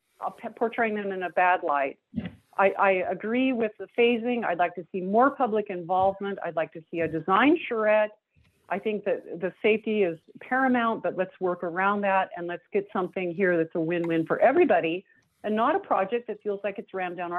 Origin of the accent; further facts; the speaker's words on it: Washington, United States; I've been here a long time. I grew up on the Olympic and Kitsap Peninsulas, and that is just not the way we should be.